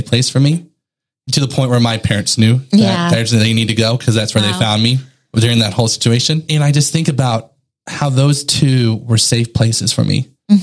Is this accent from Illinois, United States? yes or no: no; Texas, United States; now in Bangkok, Thailand; my family in Texas, because I'm from Texas, listener, calls